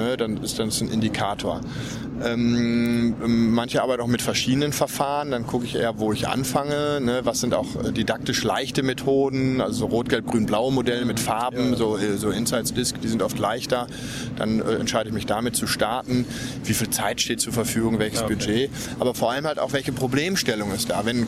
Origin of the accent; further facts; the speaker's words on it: North Rhine-Westphalia, Germany; now in Cologne, Germany; Also ich bin auch natürlich in der Pilznation groß geworden, in Ostwestfalen.